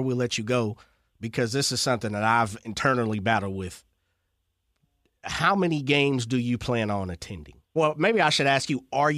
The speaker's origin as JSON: {"language": "English", "town": "Sacramento", "region": "California", "country": "United States", "said": "I'm from South Sac, man. So, you know, I'm from Burbank, Luther Burbank, 3500 Florin Road."}